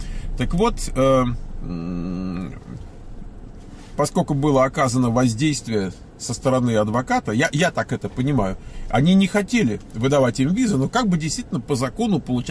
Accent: Moscow, Russia; born there; Вот я лично родился в Москве, столице нашей родины, ну, вот той, СССР.

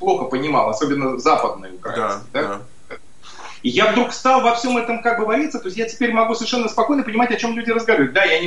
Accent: Moscow, Russia; я сам из Москвы, так же, как и вы. Родился, вырос. Для меня, вот, как для русского человека

